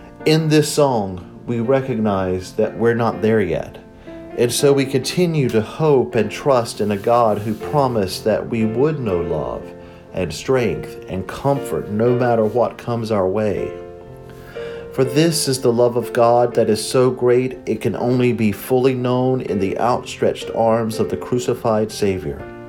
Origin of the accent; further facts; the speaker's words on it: North Carolina, United States; many of the songs which we sang in the Free Will Baptist Church where I grew up in North Carolina.